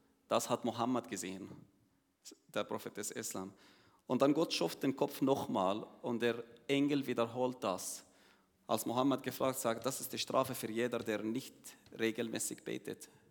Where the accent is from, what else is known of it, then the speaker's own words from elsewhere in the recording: Jordan; German is a second language; ich komme aus Jordanien. Ich bin in einer muslimischen Familie aufgewachsen. Aber ich bin kein Jordanier. Meine Familie stammt aus Jerusalem in 1967. In den 6-Tage-Krieg sind geflüchtet nach Jordanien.